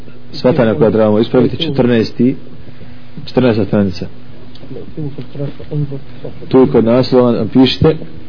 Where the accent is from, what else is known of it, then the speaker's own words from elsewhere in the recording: Bosnia & Herzegovina; I kod nas u Bosni nije se od toga čisto.